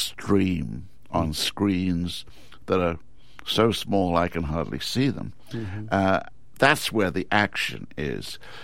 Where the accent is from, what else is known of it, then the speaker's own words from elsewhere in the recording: England, United Kingdom; you and I are of about the same age, and we're from England